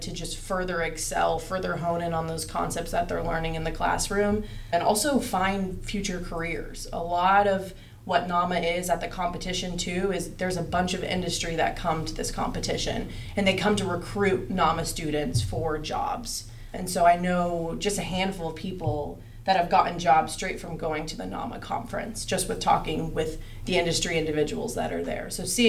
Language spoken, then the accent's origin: English; California, United States; I had a good friend of mine that I'm from California, and so quite the distance.